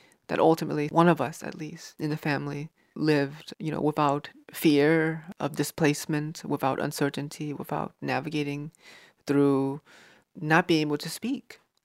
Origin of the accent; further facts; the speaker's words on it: United States; it becomes very integral to me growing up in America